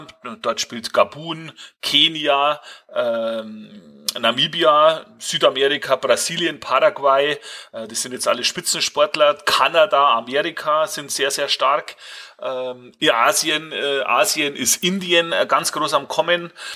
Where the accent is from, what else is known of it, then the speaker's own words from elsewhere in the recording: Bavaria, Germany; Schriftlich fixiert ist das dann tatsächlich bei uns in Bayern und in Österreich